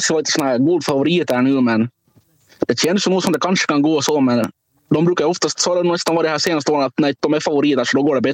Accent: Finland; Vi är från Finland, vi stiger nog upp direkt.

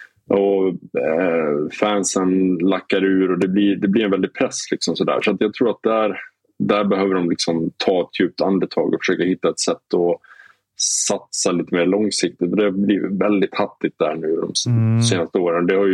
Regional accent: Sweden; Så att det finns mycket att vara stolt över som svensk, skulle jag säga.

